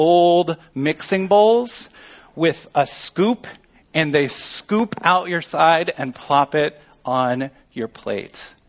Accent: Missouri, United States; I'm from Missouri. These are my people.

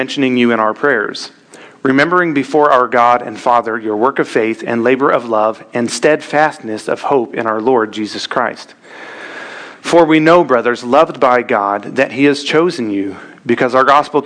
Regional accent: Missouri, United States; I struggle with any language. I'm from Missouri, so throw me a bone.

